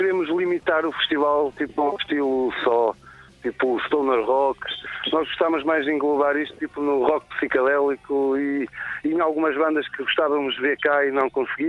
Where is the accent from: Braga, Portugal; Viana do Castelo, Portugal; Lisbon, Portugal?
Viana do Castelo, Portugal; Moledo; Nós somos daqui de Moledo e sempre ouvimos bastante rock